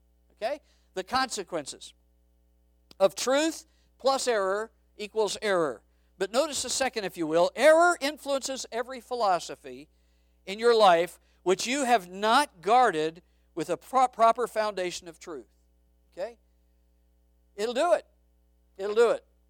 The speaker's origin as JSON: {"language": "English", "region": "Arizona", "country": "United States", "tie": "born or raised there", "said": "I grew up in Arizona, and I use this illustration a lot at school."}